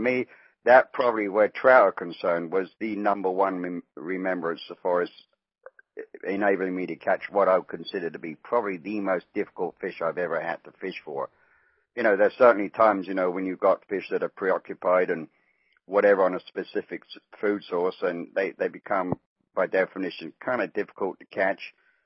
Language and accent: English; Wales, United Kingdom; now in Arkansas, United States; No, originally not. My friends reckon I'm from eastern Arkansas, but no, not really. I'm over there from Wales in the United Kingdom.